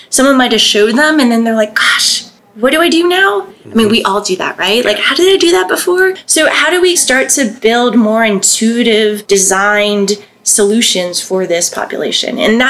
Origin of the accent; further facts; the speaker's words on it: Florida, United States; So I grew up in Southwest Florida, and I tell this story a lot.